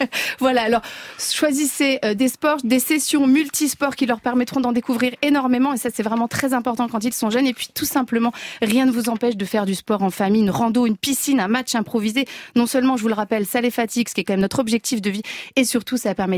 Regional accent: Auvergne-Rhône-Alpes, France; Ben non, parce que je suis de Savoie.

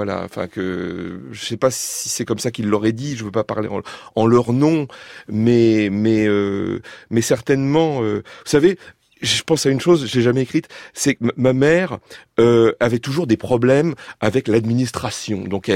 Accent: Paris, Île-de-France, France; born there; moi je suis né à Paris

